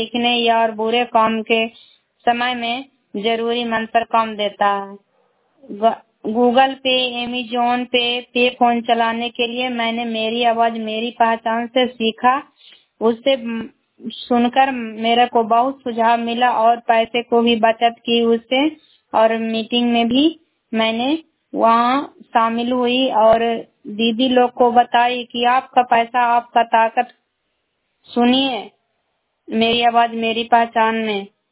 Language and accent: Hindi; India; मैं प्राय ब्लॉक से बिलोंग करती हूँ